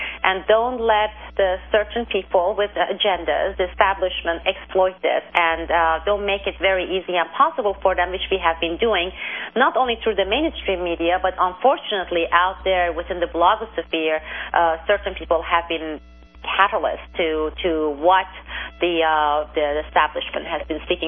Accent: Turkey; also born or lived in Azerbaijan / Iran; I have lived in both countries. I'm from Turkey. My father was half Iranian, and I have lived in Turkey, Azerbaijan, and Iran in three countries.

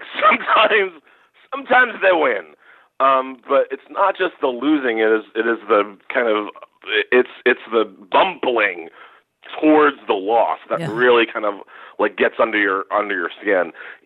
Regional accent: Queens, New York, United States; born there

